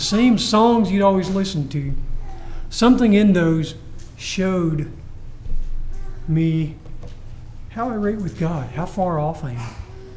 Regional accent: Tennessee, United States; I remember I grew up in Tennessee. One of the old brothers in our congregation would pick this song so many times

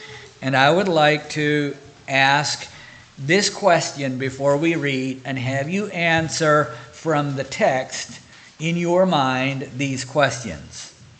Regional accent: Oswego, Kansas, United States; So we're from Southeast Kansas. Like Brother mentioned, Oswego is our hometown

